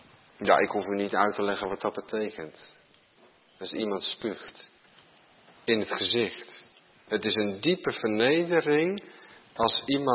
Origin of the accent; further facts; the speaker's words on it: Baarn, Utrecht, Netherlands; Ik kom uit Baren, opgegroeid in de buurt van het, de ouderen zullen dat wel weten, paleis Soestdijk.